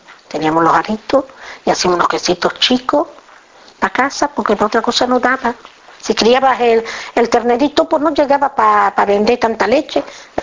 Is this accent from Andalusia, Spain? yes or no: no; Olivenza, Extremadura, Spain; Olivenza. Mi marido también. Somos todos de Olivenza.